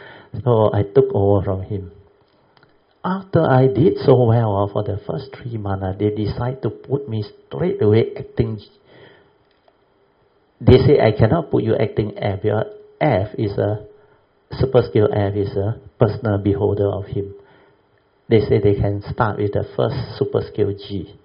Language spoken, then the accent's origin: English; Kedah, Malaysia; I'm from the Kedah state, we are the loan holder, we're supposed to be on permanent.